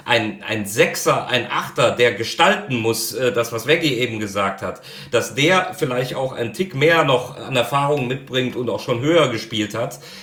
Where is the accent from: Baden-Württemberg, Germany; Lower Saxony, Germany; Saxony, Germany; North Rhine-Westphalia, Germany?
North Rhine-Westphalia, Germany; Cologne; Da habe ich als Kölner immer geguckt